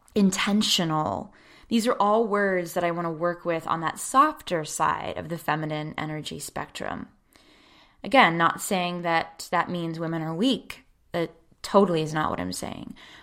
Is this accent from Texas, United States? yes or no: no; Pittsburgh, Pennsylvania, United States; if you, in fact, are from my hometown of Pittsburgh